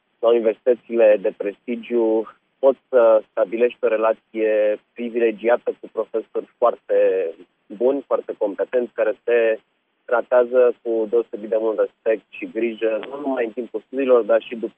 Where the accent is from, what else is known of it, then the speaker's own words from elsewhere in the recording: Piatra Neamț, Neamț County, Romania; Sunt din Piatra Neamț, toată familia mea este din zona Neamțului